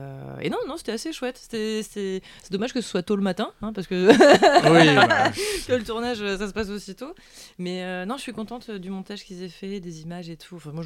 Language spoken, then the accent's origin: French; Auvergne-Rhône-Alpes, France; now in Paris, France; Non, enfin, non, je viens d'Ardèche, je suis née là-bas.